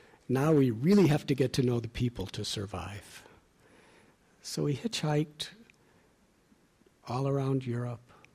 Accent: Chicago, Illinois, United States; I was born in Chicago in 1950 and spent my whole childhood living in America.

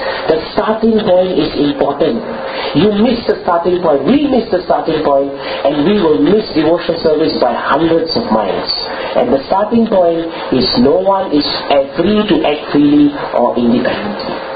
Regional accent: Singapore; but I'm Singaporean, you know, I'm not used to Sanskrit, you know, I know Malay, Chinese and everything else.

